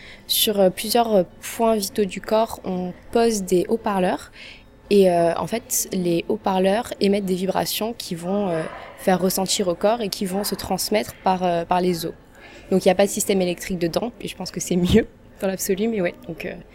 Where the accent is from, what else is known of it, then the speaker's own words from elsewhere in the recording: France; now in Beijing, China; donc je suis française et je vis à Pékin.